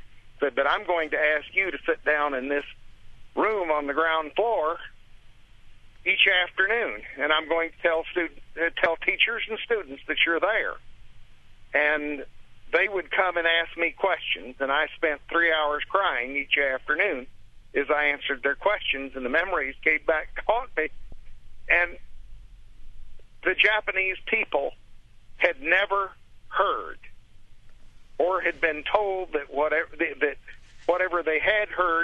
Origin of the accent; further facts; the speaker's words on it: Philippines; now in Chattanooga, United States; I grew up in the Philippines right after the war.